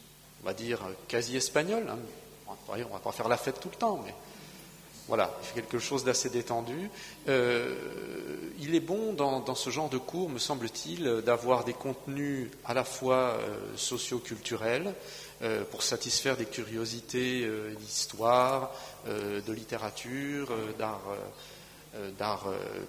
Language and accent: French; Le Creusot, Bourgogne-Franche-Comté, France; born there; first language Spanish; French is a second language; Donc, j'ai cette particularité d'avoir appris à parler en espagnol. C'est ma langue maternelle, en fait. Je suis de naissance française, c'est pas très loin, le Creusot. Et j'ai appris le français à l'école maternelle, avec mes petits camarades.